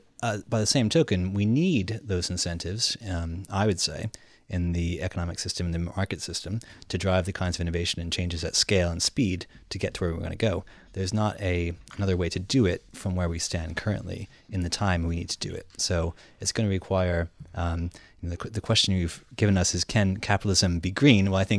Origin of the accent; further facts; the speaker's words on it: United States; than the abolition of slavery in the country I come from the United States